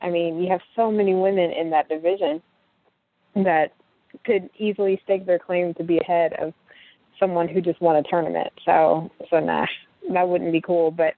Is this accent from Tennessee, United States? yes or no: yes; Nashville, Tennessee, United States; And I'm from Nashville originally, so that was a hotbed territory, even though, you know, Nashville is about 3 hours from Memphis.